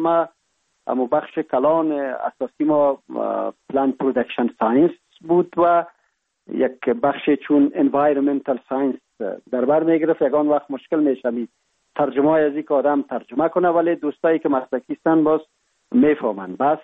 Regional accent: Kapisa, Afghanistan; born there; ما متولد سال 1347 ولسوالی سی اول کوهستان ولایت کاپیسا میباشیم و در یک فامیل روشن فکر دیده به جهان گشودیم.

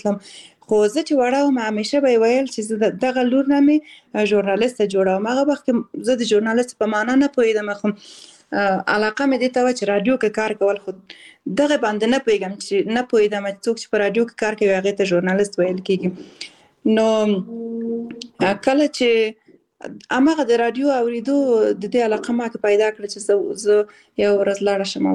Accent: Balkh, Afghanistan; born there; also born or lived in Khost / Kabul / Kunduz

